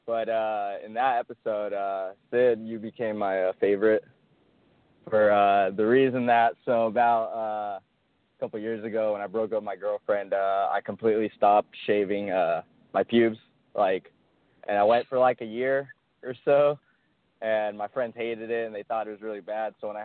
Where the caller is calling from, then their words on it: San Jose, California, United States; from San Jose. I called in.